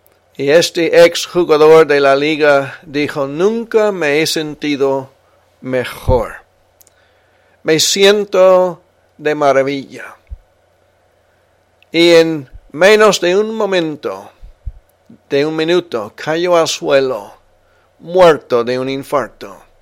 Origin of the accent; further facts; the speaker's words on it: Spain; now in United States; Cuando venimos de España en el año 2000, vivíamos 3 años cerca de Esparta, aquí en Tennessee.